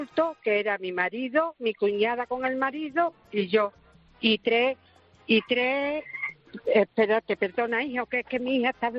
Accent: Jerez, Andalusia, Spain; La provincia aquí de Cádiz, nosotros somos de Jerez.

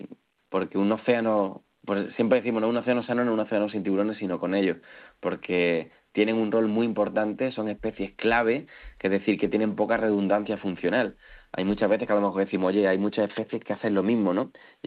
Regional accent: Málaga, Andalusia, Spain; Yo que soy andaluz, malagueño y habito en ese mar de Alborán

